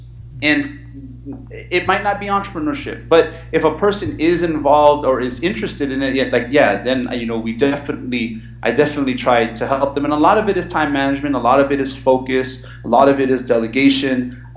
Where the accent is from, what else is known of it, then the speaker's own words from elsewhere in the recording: California, United States; You know, I'm from Cali. That's what we do.